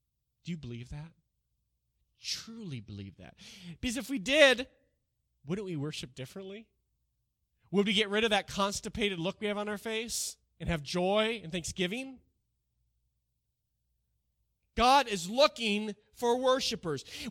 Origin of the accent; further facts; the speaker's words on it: West Coast, United States; now in Louisville, United States; I'm from the West Coast. There's not a lot of churches.